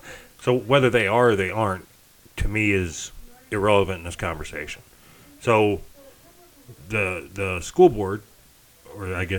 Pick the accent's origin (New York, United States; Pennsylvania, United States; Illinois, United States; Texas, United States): Illinois, United States; So with all that being said, we're from Illinois.